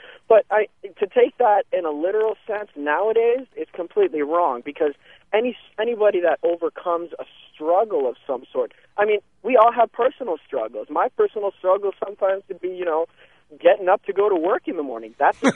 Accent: Toronto, Ontario, Canada; born there; as Muslims living in North America, I mean, personally, I was born in Toronto in Canada

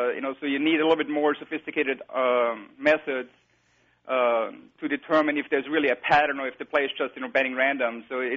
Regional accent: Vienna, Austria; I'm originally from Vienna, Austria.

